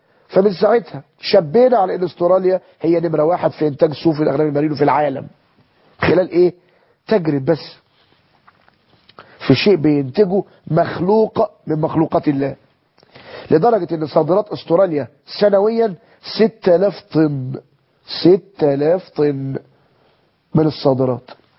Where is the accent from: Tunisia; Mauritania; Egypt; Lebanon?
Egypt; معز الانجورا ده يمكن مش موجود عندنا في مصر